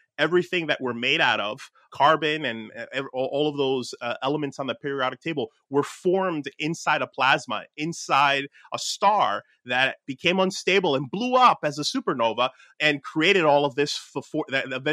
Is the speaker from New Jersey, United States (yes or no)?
yes; Newark, New Jersey, United States; my hometown of like Newark, New Jersey